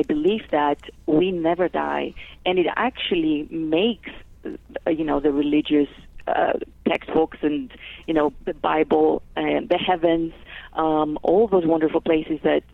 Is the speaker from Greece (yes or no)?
yes; Greece; accent: Greek; English is a second language; I was raised in Greece, actually, that's where the accent is from, Greek Orthodox or Christian, and, you know, believed in one God, and there was only one way to believe.